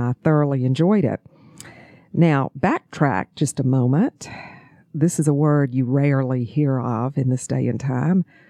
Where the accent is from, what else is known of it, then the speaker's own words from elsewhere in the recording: Augusta, Georgia, United States; accent: Southern; I am from Augusta, Georgia, and I think sometimes my accent will give me away.